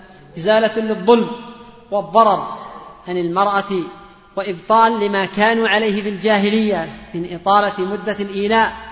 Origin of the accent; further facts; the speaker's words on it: Yemen; وهذه مشكلة ثانية عندنا في اليمن